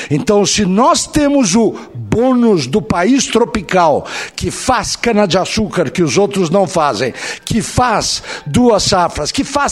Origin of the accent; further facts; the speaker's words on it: Brazil; Somos do Brasil.